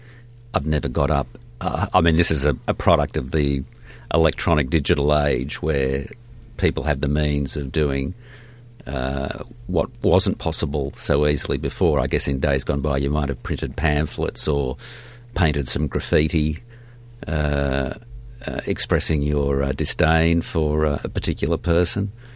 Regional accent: Australia; I think it's always been a sort of a basic tenet of what we view as being an Australian right.

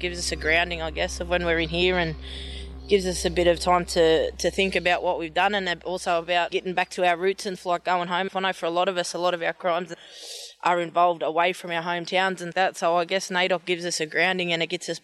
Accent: Wellington, New South Wales, Australia; also born or lived in Sydney; Born and bred in Wellington, but lived a life in Sydney. From the Wiradjuri tribe. My mum's a Wirrum Wirrum woman and my dad's a Tabagar man.

